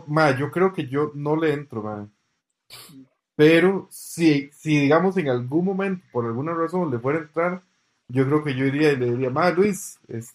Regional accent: Costa Rica; aquí como todos somos ticos, ma, nos hablamos más fácil

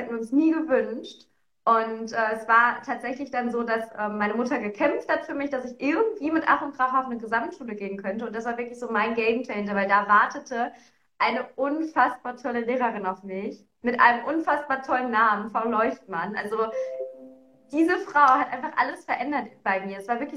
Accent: North Rhine-Westphalia, Germany; Ich komme aus dem Ruhrgebiet

